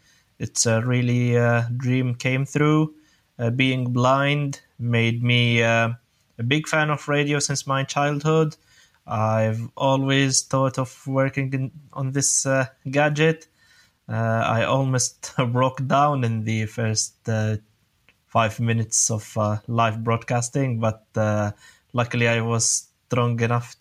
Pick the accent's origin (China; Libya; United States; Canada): Libya; Tripoli, Tripoli District; English is a second language; I am from Tripoli, Libya.